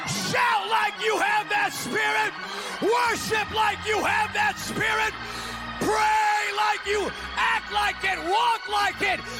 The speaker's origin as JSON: {"language": "English", "region": "California", "country": "United States", "lives_now": "Tennessee, United States", "said": "And I'm from California with a banjo. And I know y'all, this is Tennessee, this is a free state. But I come from California."}